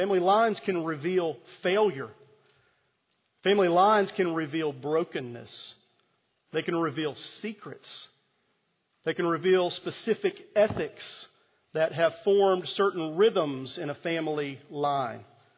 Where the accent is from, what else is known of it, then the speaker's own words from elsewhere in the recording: Tennessee, United States; some of you may not know that I grew up in East Tennessee. And sometimes that East Tennessee comes out and you can hear it.